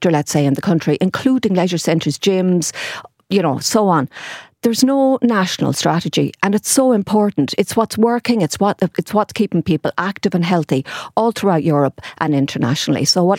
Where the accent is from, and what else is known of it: Achill Island, County Mayo, Ireland; now in Castlebar, Ireland